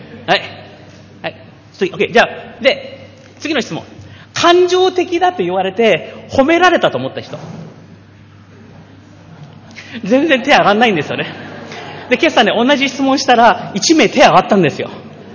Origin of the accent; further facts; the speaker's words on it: United States; Japanese is a second language; now in Japan; 私はアメリカで育ちながら強烈にこれが教育されました。